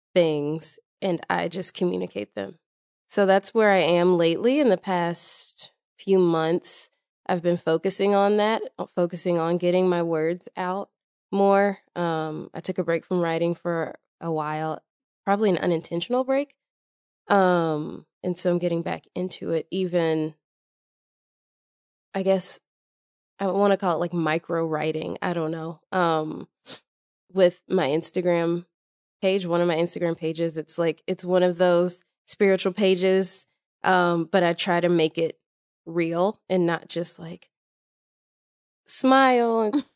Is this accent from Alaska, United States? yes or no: no; Nashville, Tennessee, United States; Yeah, I am originally from Nashville, which and I've lived in the South my whole life except for 1 year, and I got back down here as soon as I could. So I heavily identify with being Southern.